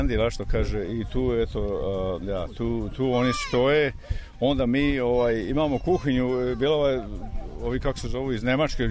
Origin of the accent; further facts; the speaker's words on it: Šid, Vojvodina, Serbia; born there; Ja rođen sam u Šidu i zato me najviše ovo darnulo